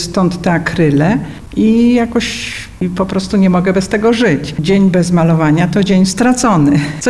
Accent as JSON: {"language": "Polish", "town": "Lublin", "region": "Lublin Voivodeship", "country": "Poland", "tie": "born or raised there", "said": "Jestem rodowitą lublinianką z dziada pradziada i ja się wychowywałam na takim podwórku, jakie tu maluję."}